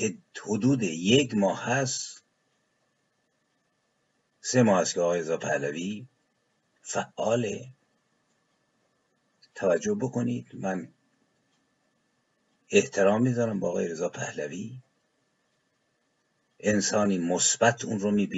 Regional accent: Iran; moved away; سوال من به عنوان یک ایرانی که تبعید اجباری رو پذیرفته، غربت اجباری رو پذیرفته

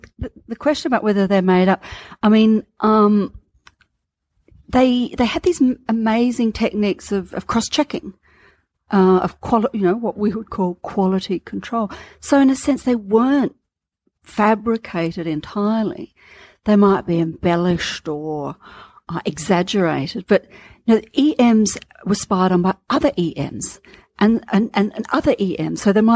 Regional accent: Australia; And I was saying, but I'm an Australian. I'm free to move.

